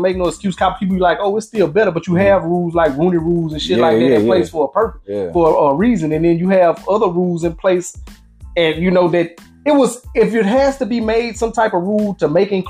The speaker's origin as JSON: {"language": "English", "town": "Alexandria", "region": "Louisiana", "country": "United States", "lives_now": "Texas, United States", "said": "y'all know I'm from Alexandria, Louisiana. It's a town where it's below the poverty line."}